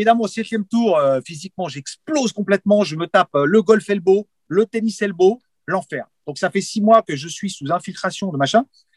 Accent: Paris, Île-de-France, France; born there; je suis né dans le Marais, donc. Dans le centre de Paris, donc pour faire du sport, c'est compliqué.

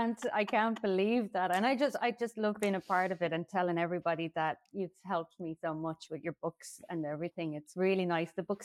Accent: County Meath, Ireland; I'm from Ireland.

